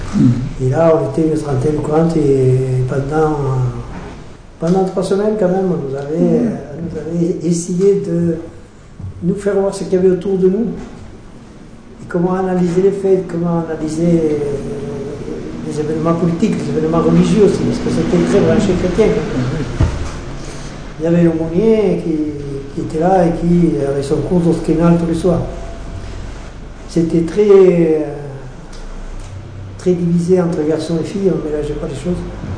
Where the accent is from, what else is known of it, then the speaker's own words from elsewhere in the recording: Occitanie, France; je suis né dans l'Aveyron